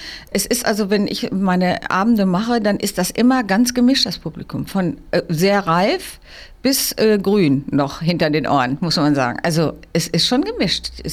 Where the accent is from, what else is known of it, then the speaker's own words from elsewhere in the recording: Beber, Lower Saxony, Germany; Zum Beispiel gibt es eine Backstube in Beber. Das ist mein Geburtsort. Also quasi, da bin ich aufgewachsen geworden, bin ich ja hier in Hameln.